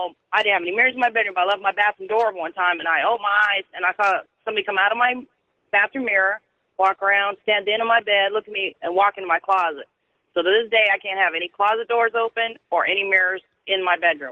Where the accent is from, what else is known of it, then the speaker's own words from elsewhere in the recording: Portland, Oregon, United States; now in Goddard, United States; When I was a kid, I grew up in Portland, Oregon